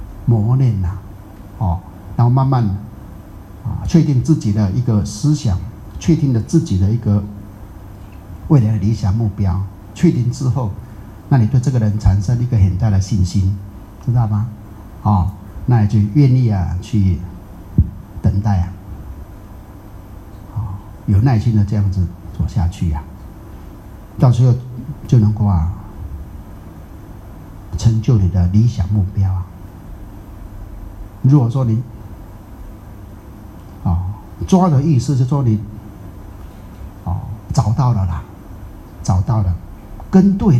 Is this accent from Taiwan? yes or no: yes; Taiwan; 跟我们台湾人讲的哈